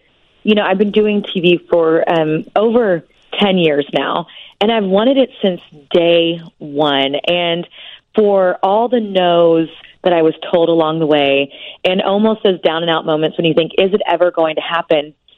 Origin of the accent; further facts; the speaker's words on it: Oklahoma, United States; growing up in Oklahoma and being a small town gal most of my life until I moved to New York and then here